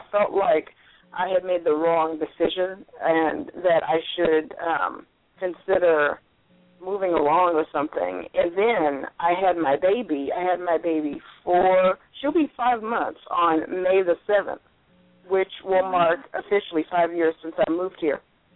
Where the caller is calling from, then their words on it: Alameda, California, United States; I'm calling from Alameda, California, which is up Northern California.